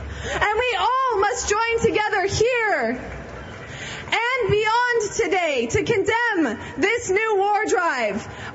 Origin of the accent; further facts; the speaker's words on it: United States; I grew up in the United States.